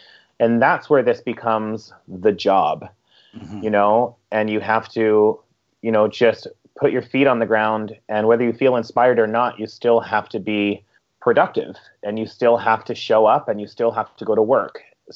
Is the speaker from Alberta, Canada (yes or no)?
yes; Alberta, Canada; I'm from Southern Alberta.